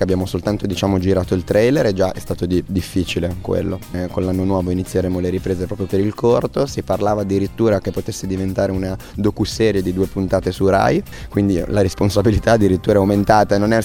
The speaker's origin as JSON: {"language": "Italian", "town": "Genoa", "region": "Liguria", "country": "Italy", "tie": "born or raised there", "said": "nelle giovanili della squadra della mia città natale a Genova."}